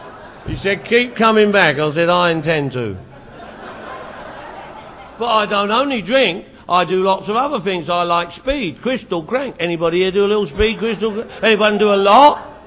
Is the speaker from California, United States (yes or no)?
no; Phoenix, Arizona, United States; from Phoenix. Look. Scottsdale.